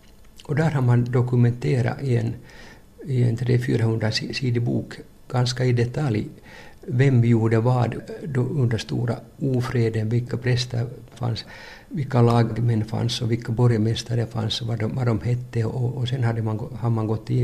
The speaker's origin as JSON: {"language": "Swedish", "country": "Finland", "said": "egentligen så är jag nog inte svensk, utan jag kommer från Finland."}